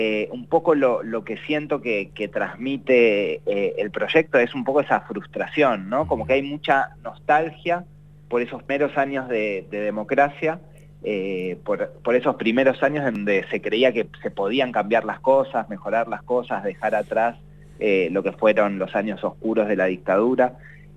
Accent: Viedma, Río Negro, Argentina; now in Buenos Aires, Argentina; yo vivo en Buenos Aires hace bastante tiempo, y un poco cada vez que yo digo que soy de Viedma

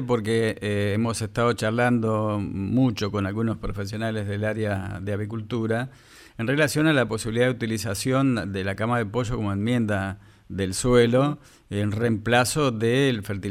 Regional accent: Argentina

